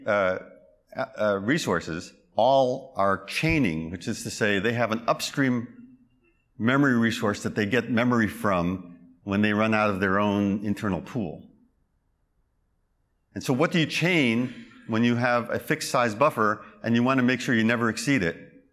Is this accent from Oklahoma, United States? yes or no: no; Massachusetts, United States; I'm from Massachusetts, I get to say wicked fast.